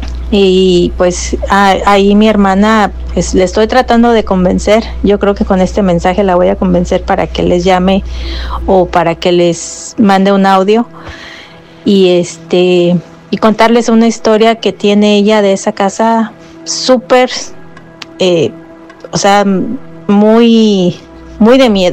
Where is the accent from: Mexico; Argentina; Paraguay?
Mexico; Celaya, Guanajuato; now in California, United States; hablo de California. Soy de Celaya, Guanajuato.